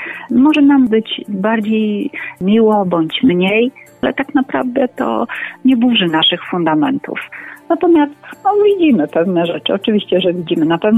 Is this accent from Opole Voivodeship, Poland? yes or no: yes; Opole Voivodeship, Poland; ja pochodzę z diecezji opolskiej